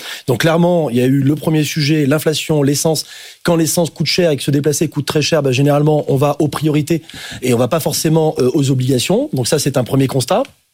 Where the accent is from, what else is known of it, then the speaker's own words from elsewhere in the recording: France; La conséquence visible chez nous en France, c'est l'inflation